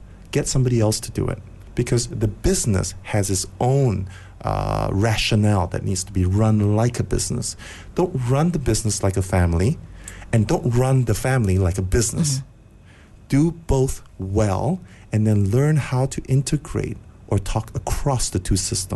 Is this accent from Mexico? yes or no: no; Malaysia; I'm Malaysian.